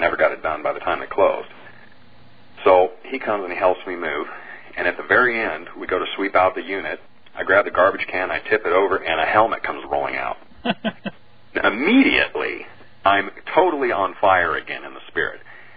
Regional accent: California, United States; born there; I was born in California

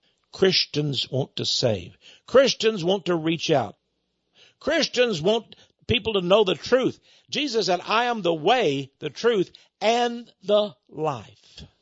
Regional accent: Port Neches, Texas, United States; I'm a Texan. I'm from Port Neches, Texas. I don't want to go anywhere.

